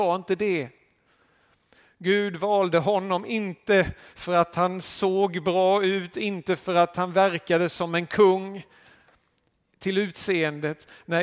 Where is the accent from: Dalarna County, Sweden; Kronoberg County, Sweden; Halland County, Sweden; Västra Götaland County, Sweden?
Kronoberg County, Sweden; Älmhult; now in Kalmar, Sweden; och jag kommer från Kalmar, eller jag kommer från Älmhult från början, men just nu så bor jag i Kalmar.